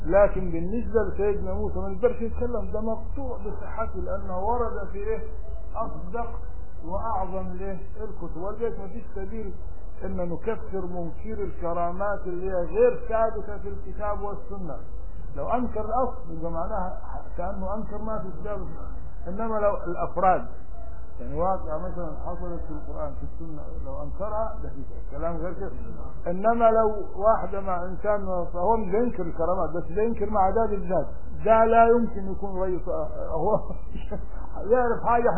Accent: Upper Egypt, Egypt; لكن لو انكرت واحد من الصالحين عندنا في الصعيد

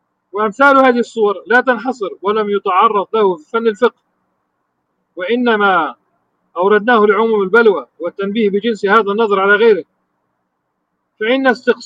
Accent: Jerusalem, Palestine; عندنا في القدس

